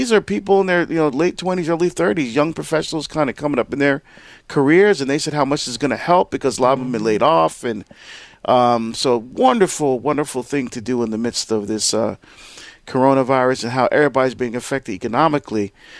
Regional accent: East Coast, United States; Yeah, I actually saw a little video on this since I'm from the East Coast.

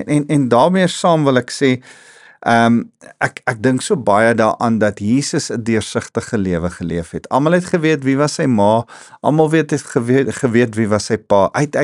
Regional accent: Germiston, Gauteng, South Africa; Ek het in Germiston groot geword.

